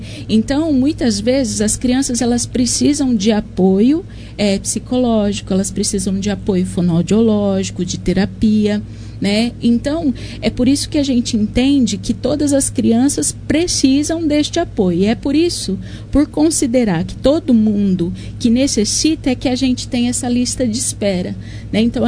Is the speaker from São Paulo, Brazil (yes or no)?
yes; São Paulo, Brazil; also born or lived in Japan; Eu já tenho 12 anos de profissão, mas também sou de São Paulo, morei no Japão.